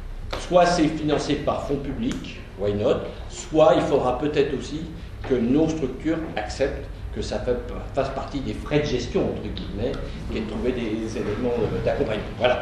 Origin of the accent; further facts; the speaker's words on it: France; En tant que Français, je veux dire, ouvert sur le monde